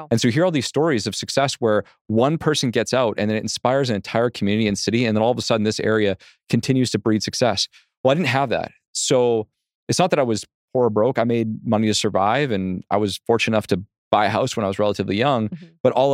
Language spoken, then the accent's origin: English; Surrey, British Columbia, Canada; So we grew up in Surrey.